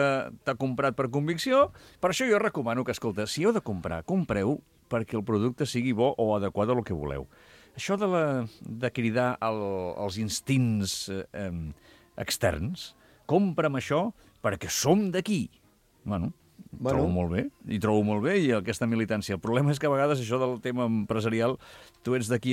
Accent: Catalonia, Spain; perquè resulta que som d'aquí, som catalans

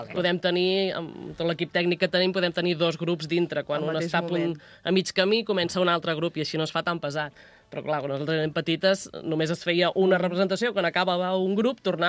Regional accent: Les Gunyoles, Catalonia, Spain; soc de les Gunyoles. Ostres, les Gunyoles fa molt de fred

